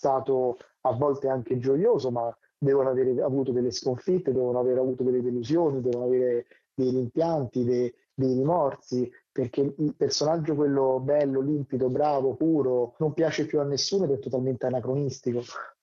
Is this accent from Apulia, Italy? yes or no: no; Rome, Lazio, Italy; born or raised there